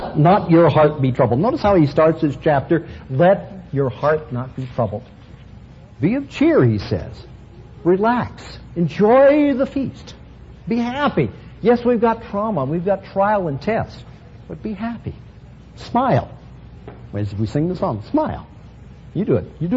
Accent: United States; Sure, I like to be an American. I'm happy I'm an American.

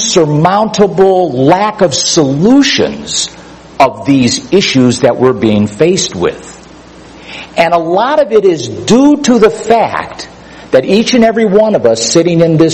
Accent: Cleveland, Ohio, United States; I still have a hard time digesting the event that occurred in my hometown, Cleveland

